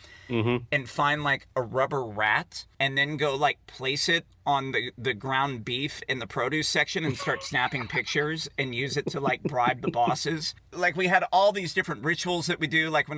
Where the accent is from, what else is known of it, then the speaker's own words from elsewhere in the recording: Poolesville, Maryland, United States; And I grew up in Poolesville back in the days when literally it was like a grocery store, a gas station, and a McDonald's.